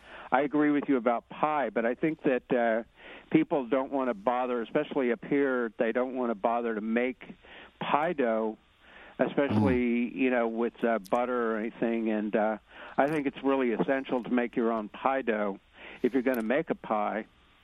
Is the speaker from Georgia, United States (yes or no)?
no; Texas, United States; I'm from Texas, so.